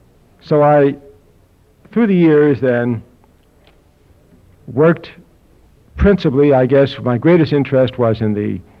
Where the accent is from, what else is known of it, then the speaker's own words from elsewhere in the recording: Chicago, Illinois, United States; born there; Now, I lived in Chicago. I was born in Chicago.